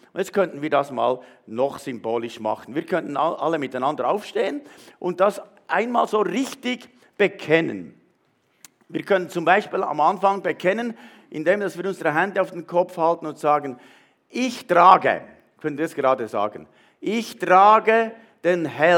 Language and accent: German; Spiez, Bern, Switzerland; ich habe mich sehr wohl gefühlt hier, wie bei uns in Spiez